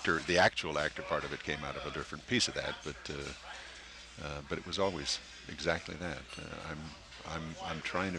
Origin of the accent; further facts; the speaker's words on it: West Hollywood, California, United States; when I was raised in West Hollywood before it was a city